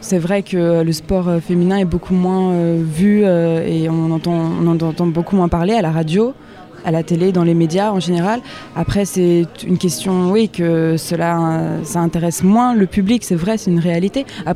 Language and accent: French; Paris, Île-de-France, France; j'ai 24 ans et je suis originaire de Paris.